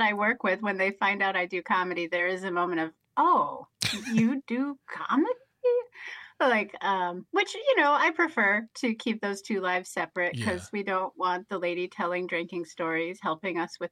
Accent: Green Bay, Wisconsin, United States; now in Chicago, United States; I grew up in Green Bay, but headed to Chicago to get an education on how to organize, how to do this union work.

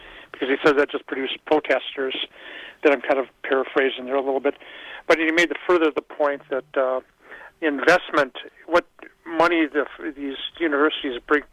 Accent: Superior, Wisconsin, United States; I grew up in Superior, your guests there, you grew up in Superior. I went to the school at UW-Superior

